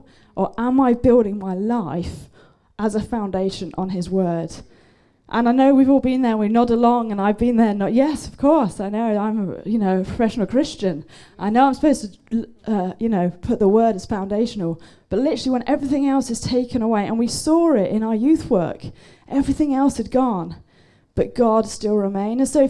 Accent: Manchester, North West England, United Kingdom; So my story is that I'm from Manchester too, and I've been a youth pastor there for 10 years.

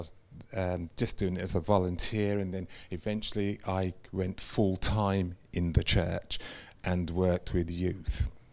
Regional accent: Birmingham, West Midlands, United Kingdom; born there; I was born in Birmingham.

